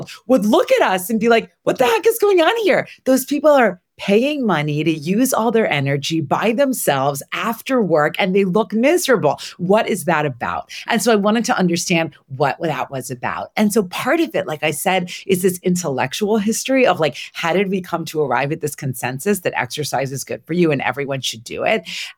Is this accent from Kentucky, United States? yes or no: no; New York, United States; being such a New Yorker, I like, it was MapQuest, I think at the time, not even like Google Maps.